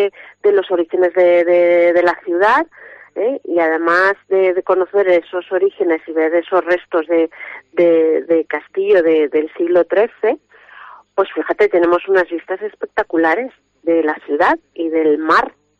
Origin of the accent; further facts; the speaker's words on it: Castellón, Valencian Community, Spain; Tanto los que somos de Castellón como para los que nos puedan estar escuchando del resto de la provincia